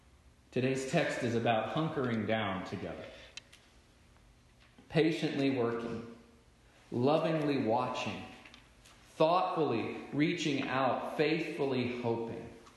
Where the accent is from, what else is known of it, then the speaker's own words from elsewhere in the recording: Gulf Coast, United States; Many of you know I grew up on the Gulf Coast